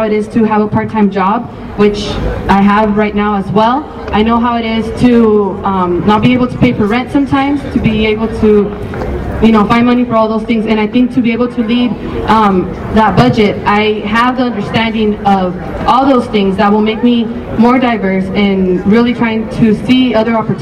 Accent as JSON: {"language": "English", "region": "California", "country": "United States", "said": "I'm from Orange County, and I moved down here and I lived in the dorms"}